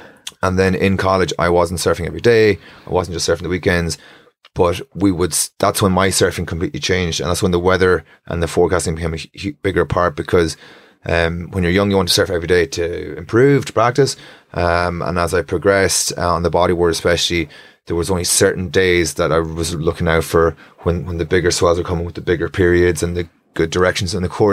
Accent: Sligo, Connacht, Ireland; especially where we're up around from Sligo.

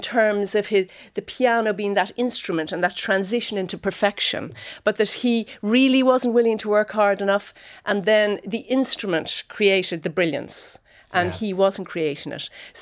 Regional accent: Cork, Munster, Ireland; English accented, which was mortifying growing up in Cork.

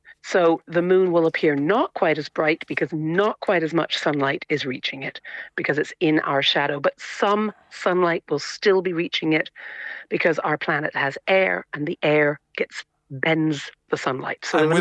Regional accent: Canada; now in Cork, Ireland; Now I grew up in Canada

